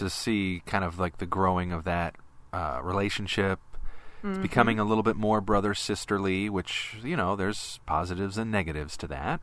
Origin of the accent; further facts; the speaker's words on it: St. Louis, Missouri, United States; And that means a lot to me because I grew up in St. Louis. I was born in St. Louis.